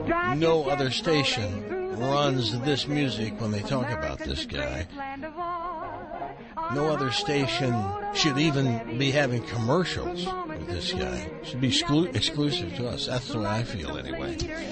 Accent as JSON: {"language": "English", "town": "Humboldt", "region": "Tennessee", "country": "United States", "tie": "born there", "said": "I was born in Humboldt, Tennessee."}